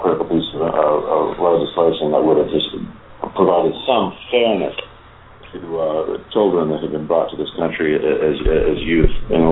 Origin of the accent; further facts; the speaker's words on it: Florida, United States; You know, I got that little bit of a bug and a hump back when I was a teenager. I grew up in Central Florida.